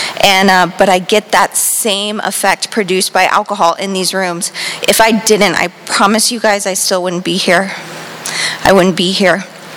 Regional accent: Miami, Florida, United States; I grew up in Miami-Dade County, I don't know if I said

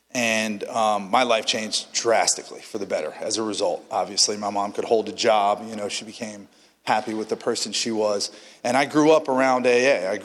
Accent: Tampa, Florida, United States; I'm from Tampa. I was born and raised south of Gandy.

